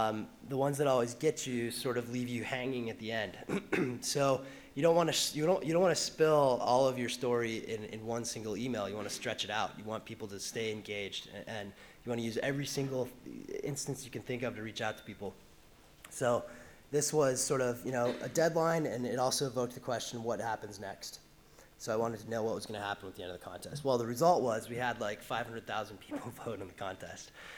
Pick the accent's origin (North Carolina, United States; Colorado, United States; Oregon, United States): Colorado, United States; Boulder; It was local to my hometown, which is Boulder, Colorado.